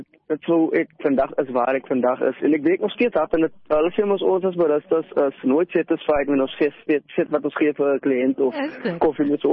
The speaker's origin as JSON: {"language": "Afrikaans", "town": "Cape Town", "region": "Western Cape", "country": "South Africa", "tie": "born or raised there", "said": "Ja, ek het opgegroei in Mitchell's Plain"}